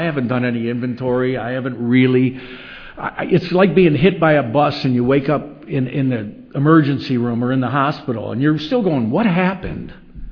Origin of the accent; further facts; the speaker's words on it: New York, United States; I'm some Italian from New York in this meeting